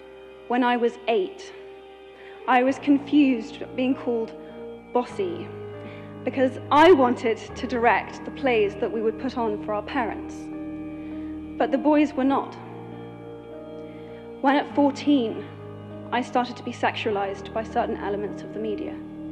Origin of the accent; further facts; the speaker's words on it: United Kingdom; I am from Britain